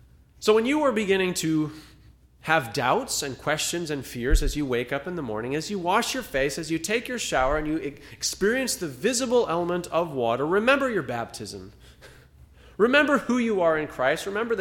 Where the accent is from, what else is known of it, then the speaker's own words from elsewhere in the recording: California, United States; I have friends who are experiencing the fires in Redding, California, very, very near to my hometown